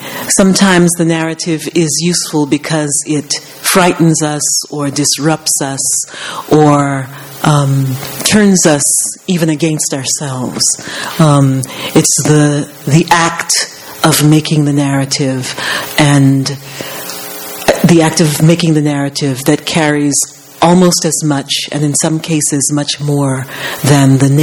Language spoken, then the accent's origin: English; New Orleans, Louisiana, United States; I grew up in New Orleans, which is a city that is infested with history.